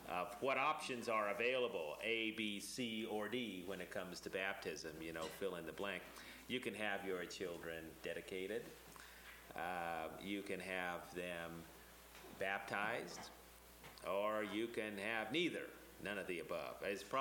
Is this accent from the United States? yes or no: yes; Arizona, United States; I was baptized when I was 7 years old. And as I've said earlier, I grew up on the Navajo Indian Reservation.